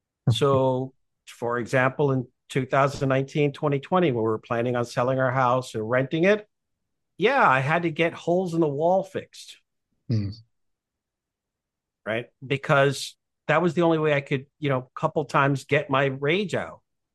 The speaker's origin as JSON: {"language": "English", "region": "New York", "country": "United States", "tie": "born or raised there", "said": "So number one, I'm Puerto Rican. Number two, I was raised in New York by a single mother who was raising three boys by herself."}